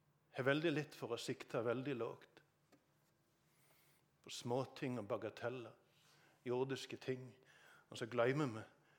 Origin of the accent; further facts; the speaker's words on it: Sokndal, Rogaland, Norway; Forresten, hjemme i Sokndal, hjemme folket på Vatland, de hadde båtene sine i Nesvåg